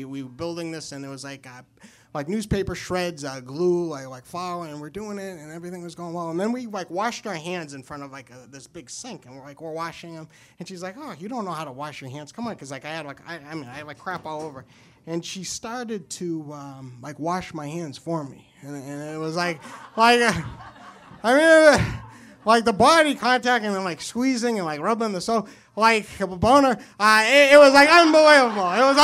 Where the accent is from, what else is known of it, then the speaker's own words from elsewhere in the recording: New Hampshire, United States; So I am from New Hampshire.